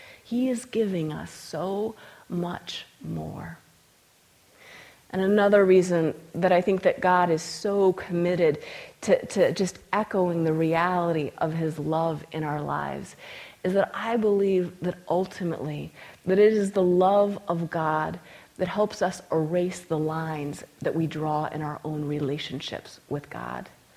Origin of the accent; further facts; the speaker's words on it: Juneau, Alaska, United States; I was in my hometown at the time, up in Juneau, Alaska. And for any of you who have ever seen pictures of Juneau, and there's this beautiful blue sky, don't be tricked.